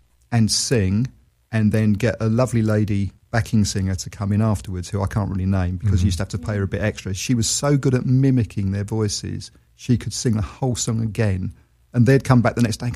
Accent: London, United Kingdom; I do love London. I'm a Londoner, always will be.

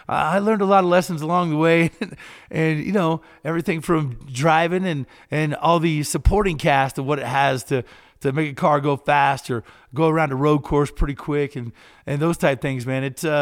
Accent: Kentucky, United States; We had a little hangout in my little small town, and I grew up in Kentucky.

